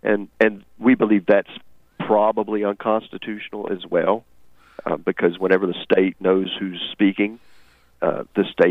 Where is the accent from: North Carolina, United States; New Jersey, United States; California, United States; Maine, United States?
North Carolina, United States; That actually originated here in my home state. I'm in North Carolina.